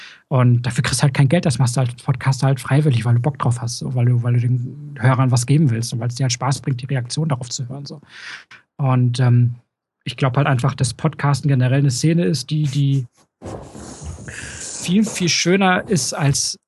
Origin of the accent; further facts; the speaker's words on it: Hamburg, Germany; ich als Hamburger war leider nicht